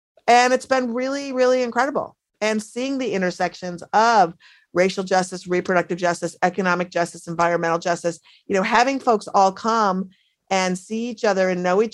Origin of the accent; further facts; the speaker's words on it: Minneapolis, Minnesota, United States; now in Brooklyn, United States; When the book was finished, I wrote it back in my hometown of Minneapolis, and I was driving back to Brooklyn